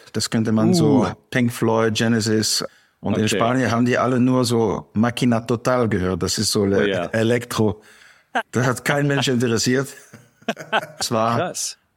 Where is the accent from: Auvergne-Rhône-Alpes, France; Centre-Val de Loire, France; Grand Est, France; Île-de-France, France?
Auvergne-Rhône-Alpes, France; also born or lived in Netherlands; Und dann bin ich nach Frankreich umgezogen mit meinen Eltern an der Schweizer Grenze neben Genf. Und dort habe ich meine Jugend verbracht. Und deshalb ist meine emotionale Sprache Französisch, aber meine Muttersprache Holländisch.